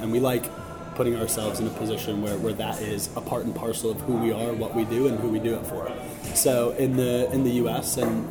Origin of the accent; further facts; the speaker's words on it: United States; moved away as an adult; now in United Kingdom; I've been in the UK for 7 years now, since 2010. I was born in the UK originally, but I grew up in the States